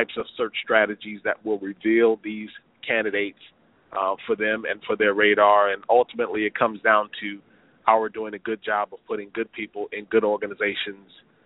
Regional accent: Ohio, United States; also born or lived in Broward County, United States; I was born in South Florida down in Broward County. I moved to Toledo, Ohio, because that's where my father was from. We moved to Columbus, Ohio.

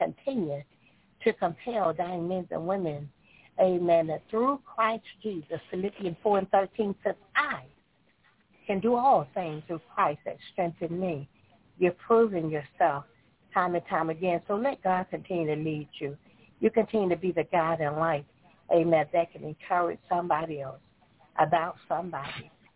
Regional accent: Tallahassee, Florida, United States; from Tallahassee, Florida

